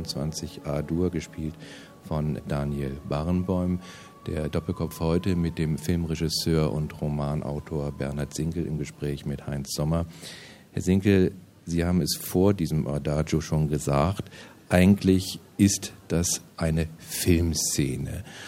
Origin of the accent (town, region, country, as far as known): Friedberg, Hesse, Germany; born or raised there; also born or lived in Frankfurt